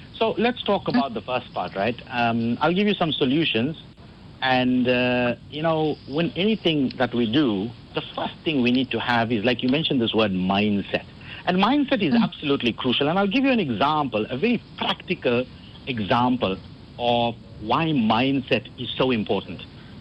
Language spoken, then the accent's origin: English; Durban, KwaZulu-Natal, South Africa; because I'm from Durban, everybody says, no, it's a hot, sunny day today, we're going to go to the beach.